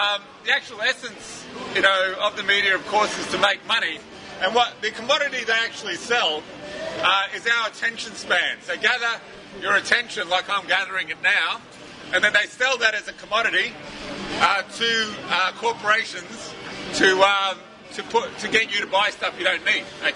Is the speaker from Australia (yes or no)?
yes; Australia; I'm from Australia